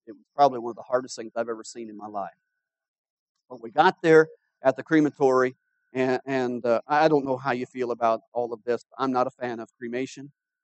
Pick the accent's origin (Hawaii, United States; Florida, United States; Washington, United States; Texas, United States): Hawaii, United States; I've used chopsticks when I was younger growing up in Hawaii